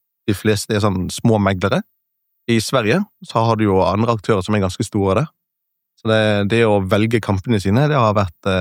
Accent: Bergen, Vestland, Norway; now in Oslo, Norway; Jeg flyttet jo fra Bergen, du hører litt på dialekten min. Jeg flyttet litt fra disse 270 regnværsdagene til Østlandet

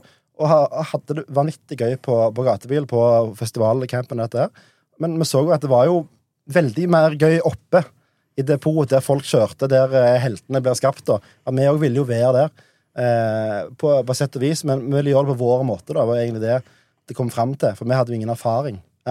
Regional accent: Sandnes, Rogaland, Norway; Ja, nei, jeg kommer fra Sandnes da, så ja. Flytt inn fra Stavanger for anledningen.

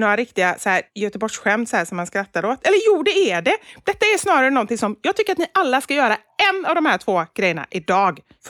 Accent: Gothenburg, Västra Götaland County, Sweden; det bara är jag som är göteborgare

